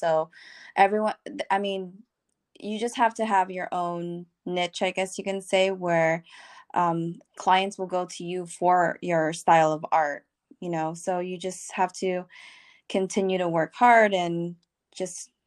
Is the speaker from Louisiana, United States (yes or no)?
no; California, United States; I'm from Orange County, California.